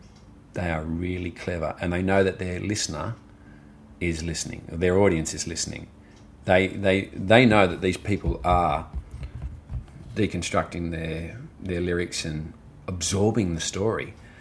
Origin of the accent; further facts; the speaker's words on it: Australia; I'm very proud of being Australian, you know, and our people. We're a remarkable race of people on a very big, harsh land.